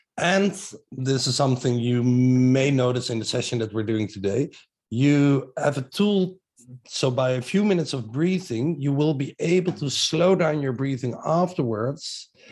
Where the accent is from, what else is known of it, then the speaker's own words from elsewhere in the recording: Netherlands; accent: Dutch; English is a second language; I live in Amsterdam. Mm. As you may have heard, my accent, very Dutch accent, and I have 5 kids here